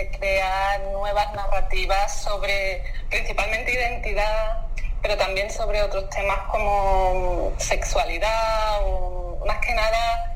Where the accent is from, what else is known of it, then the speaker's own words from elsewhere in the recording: Seville, Andalusia, Spain; born there; also born or lived in Germany; Nací en Sevilla, en España, he estado viviendo en Alemania, pero también ahora estoy aquí.